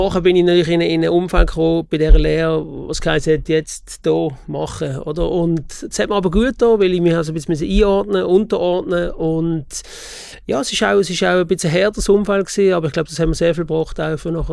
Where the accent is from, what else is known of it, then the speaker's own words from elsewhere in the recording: Basel, Switzerland; Region Basel aufgewachsen.